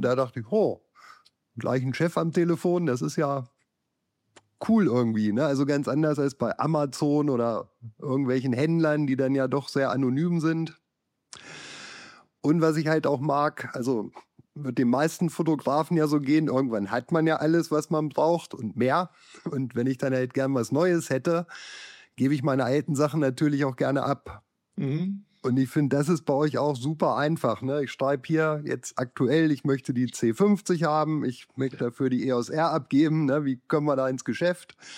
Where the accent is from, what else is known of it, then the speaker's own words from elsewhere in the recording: Göttingen, Lower Saxony, Germany; also ich komme ja hier aus Göttingen, das ist ja so ein bisschen südlich von Hildesheim